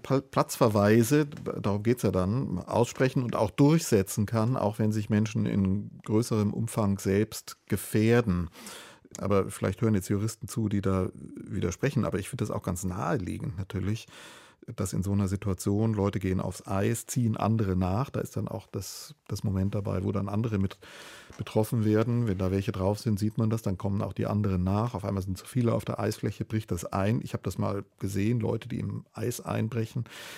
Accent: Cologne, North Rhine-Westphalia, Germany; Ich bin aufgewachsen in Köln, ich bin da zur Schule gegangen, also Grüße nach Köln

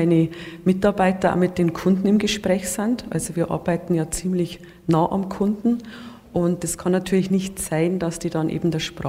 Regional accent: Germany; auch ich als Deutscher bin mit Problemen konfrontiert.

